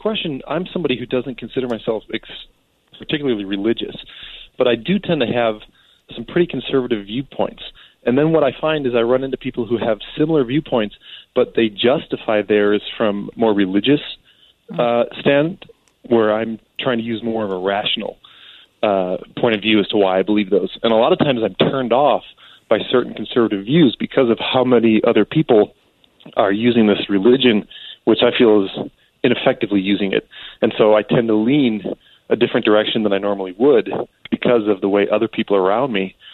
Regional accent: Colorado, United States; I'm from Western Colorado.

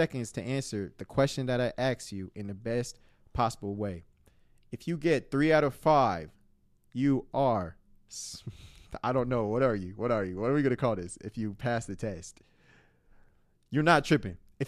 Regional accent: Nigeria; as Nigerian kids, like, some people care about culture to the point where they won't even fall in love with somebody that is outside of their culture.

